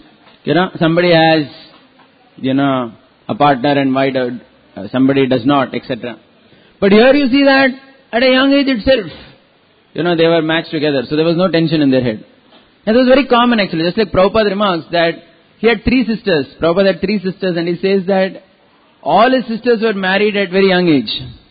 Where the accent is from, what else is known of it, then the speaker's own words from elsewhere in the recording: Mumbai, Maharashtra, India; I was born and brought up in Bombay till 12th standard.